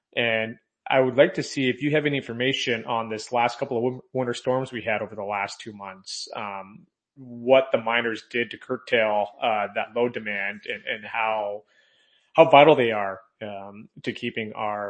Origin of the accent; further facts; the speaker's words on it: Texas, United States; Being a Texan, I do hope that we do get it through.